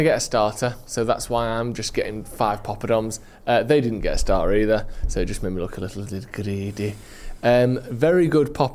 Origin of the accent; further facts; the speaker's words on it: England, United Kingdom; So you go there and you think, maybe this is just me being English, being like, oh, we're the centre of everything.